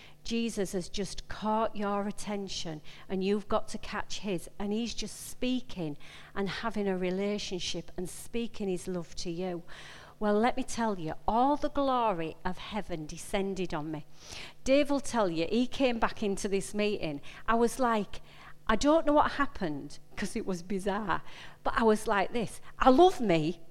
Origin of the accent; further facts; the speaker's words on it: Yorkshire and the Humber, United Kingdom; accent: Yorkshire; Sometimes I apologize for my Yorkshire accent.